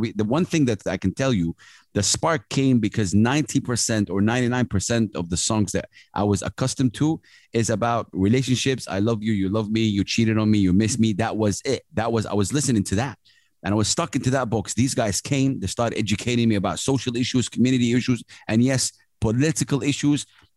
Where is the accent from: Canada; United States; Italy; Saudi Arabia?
Saudi Arabia; I'm from Saudi Arabia and one of the most conservative countries in the world.